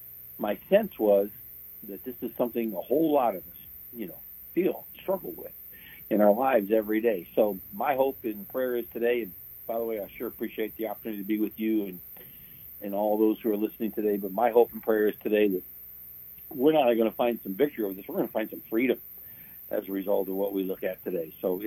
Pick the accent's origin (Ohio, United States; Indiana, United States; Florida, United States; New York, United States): Indiana, United States; I grew up in Indiana. I'm still to this day an IU basketball fan.